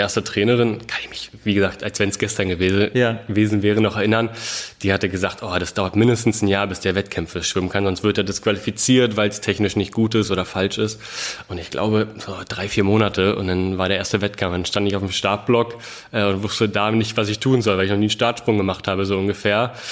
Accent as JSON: {"language": "German", "town": "Brandenburg an der Havel", "region": "Brandenburg", "country": "Germany", "said": "wir kommen aus Brandenburg, richtig Stadt Brandenburg"}